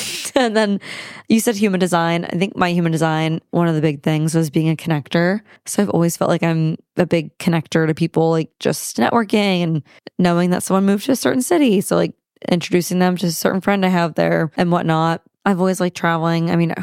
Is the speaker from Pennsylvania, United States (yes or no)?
no; Omaha, Nebraska, United States; also born or lived in Dallas / Houston / Atlanta; I'm from Omaha originally. My family's from the East Coast. So Philly and Jersey. I was born in Dallas. We lived a little bit of everywhere. Dallas, Houston, Atlanta, and then Omaha.